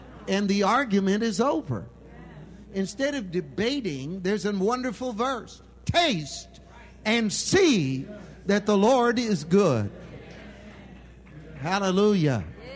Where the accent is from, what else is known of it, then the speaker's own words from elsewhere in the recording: California, United States; now in Texas, United States; I'm from California. I've got the expertise on liberals, believe me.